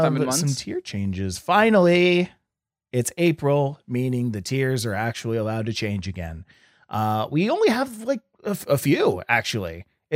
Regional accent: Canada; I'm a Canadian boy.

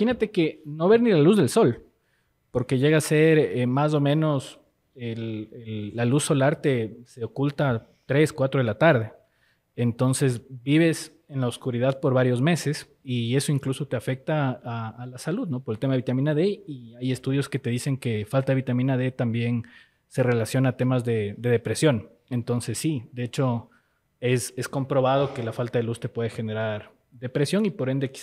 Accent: Ecuador; moved away; cuando me preguntaba dónde crecí y le decía que vengo de Ecuador

